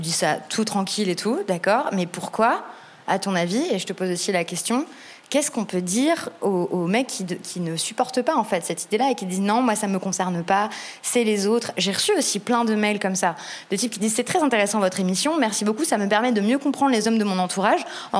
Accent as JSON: {"language": "French", "town": "Paris", "region": "Île-de-France", "country": "France", "said": "dans mon cas, je suis blanche, je suis hétéro, je suis bourgeoise, je suis parisienne."}